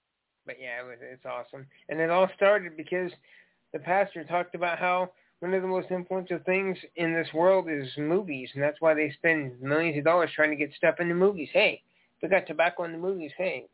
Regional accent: Durban, KwaZulu-Natal, South Africa; I'm from Durban, South Africa.

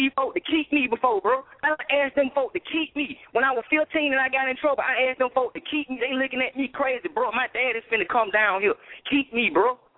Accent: College Park, Georgia, United States; I'm from Collie Park. It's all in the hood.

